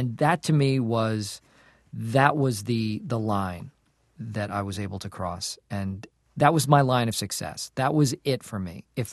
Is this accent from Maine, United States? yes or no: no; Acton, Massachusetts, United States; I grew up in Acton, Massachusetts.